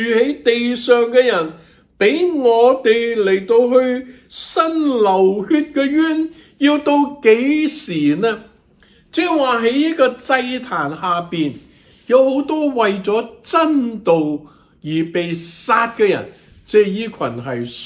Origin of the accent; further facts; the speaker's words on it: China; 所以呢我们中国人的人口是很多的